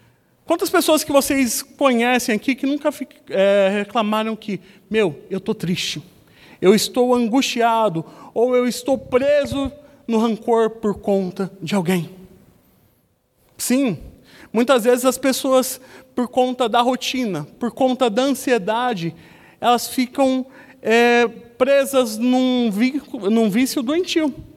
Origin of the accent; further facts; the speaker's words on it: São Paulo, Brazil; principalmente de nós que somos paulistas.